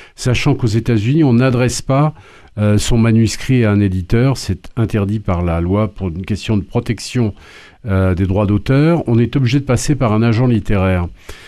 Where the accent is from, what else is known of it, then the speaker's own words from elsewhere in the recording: Normandy, France; born there; j'ai des origines écossaises … Norman, tiens, je suis né en Normandie